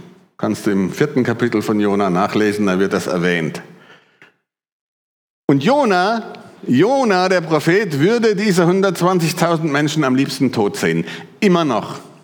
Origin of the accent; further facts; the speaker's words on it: Germany; now in Switzerland; Also ich lebe im Exil, nicht weil ich als Deutscher in der Schweiz bin.